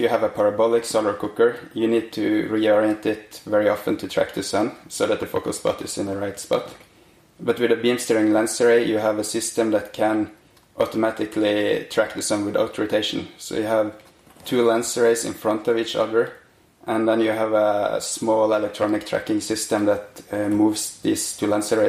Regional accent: Norway; I come from Norway and I'm a PhD candidate at the Norwegian University of Science and Technology.

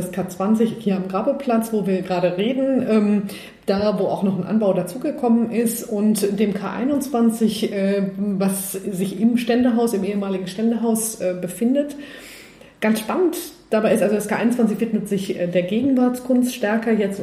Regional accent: Düsseldorf, North Rhine-Westphalia, Germany; in Stuttgart gearbeitet und bin 2009 hier in die Kunstsammlung gekommen. Und ich komme aus Düsseldorf, das muss man vielleicht dazu sagen. Insofern ist es für mich auch eine Rückkehr zu den Wurzeln.

